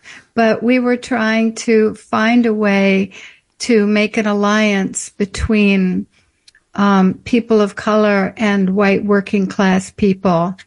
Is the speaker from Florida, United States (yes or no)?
yes; Melbourne, Florida, United States; Well, I came to the United States as a young child and moved in with my white mother's family. My father is brown and mixed from Panama.